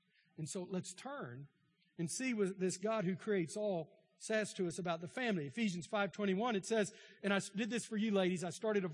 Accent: Texas, United States; I grew up in East Texas. They're all Democrats in East Texas, deep East Texas.

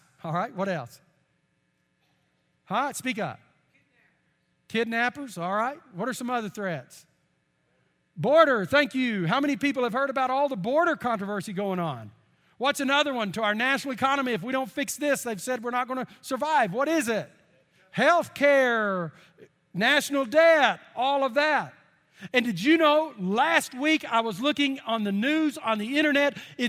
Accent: Wales, United Kingdom; And within the Celtic people, the Scots, the Irish, and the Welsh, I'm a Welshman.

